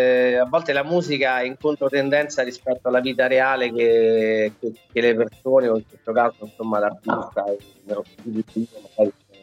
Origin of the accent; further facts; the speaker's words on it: Rome, Lazio, Italy; ed è anche di Roma, anche lui, cioè anche me